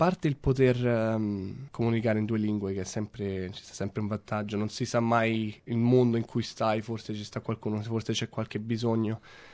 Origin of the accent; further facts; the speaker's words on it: Rome, Lazio, Italy; La mia attuale ragazza, Rebecca, ed io siamo entrambi di Roma. E anche se tra di noi a volte saltiamo dall'inglese all'italiano, cerchiamo di parlare spesso in italiano